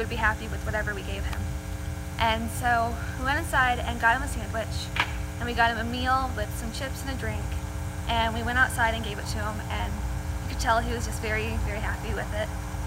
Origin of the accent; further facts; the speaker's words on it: Austin, Texas, United States; I'm from Austin, Texas.